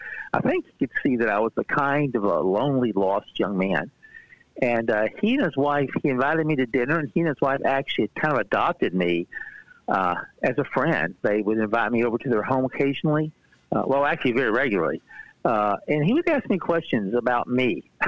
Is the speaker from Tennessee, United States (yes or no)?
yes; Tennessee, United States; as I said, I was born and raised in the South in Tennessee